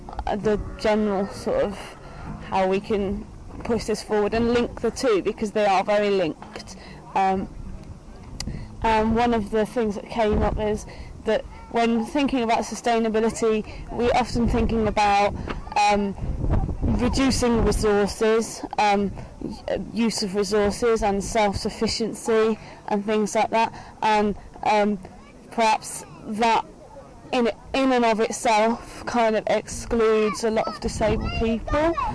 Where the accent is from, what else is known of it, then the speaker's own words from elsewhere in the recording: London, United Kingdom; I come from North London, and I'm a wheelchair user.